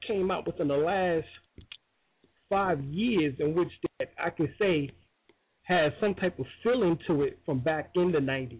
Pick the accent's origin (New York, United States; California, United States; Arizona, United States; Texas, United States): New York, United States; I was raised in New York, so, you know, 9, 10 o'clock that night, you know, Mr. Magic, Red Alert, everybody is on